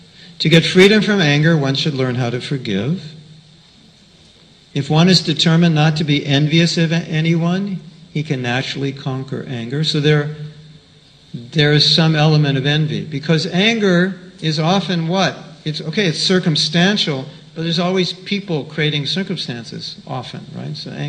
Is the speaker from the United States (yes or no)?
yes; United States; And I'm an American. So, you know, as Americans, you know, you naturally know you're better than everybody else, right?